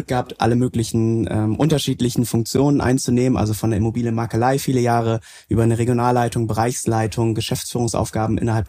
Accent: Bremen, Germany; komme ursprünglich aus dem Norden, das heißt, ich bin ein Nordlicht in Bremen, groß geworden, aufgewachsen

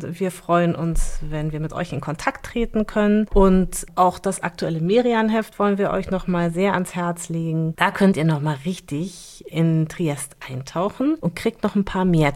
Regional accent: Munich, Bavaria, Germany; München. Das ist meine Heimatstadt.

